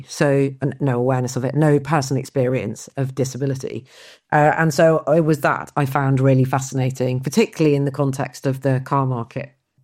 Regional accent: Wirral, North West England, United Kingdom; And then I think I grew up on the Wirral.

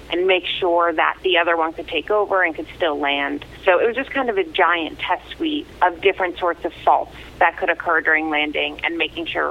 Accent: Croton-on-Hudson, New York, United States; Yes, so I grew up in Croton on Hudson. I went to like all Croton schools my whole life.

